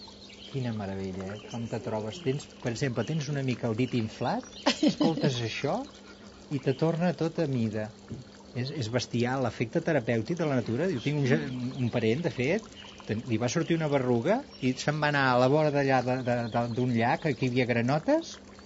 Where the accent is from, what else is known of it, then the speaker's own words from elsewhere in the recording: Navàs, Catalonia, Spain; Sí, sóc de Navàs, però ara no puc entrar.